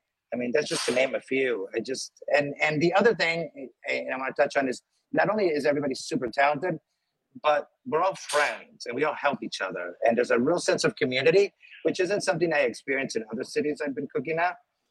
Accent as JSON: {"language": "English", "country": "Venezuela", "tie": "born or raised there", "moved": "yes", "said": "it's how my parents used to cook, too. I grew up in Venezuela. And so we used to get a lot of super fresh produce and vegetables."}